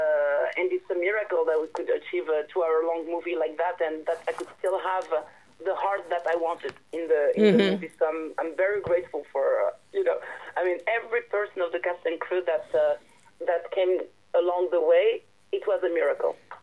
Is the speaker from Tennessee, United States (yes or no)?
no; Texas, United States; I'm from Texas. Oh, my. I'm even from Texas.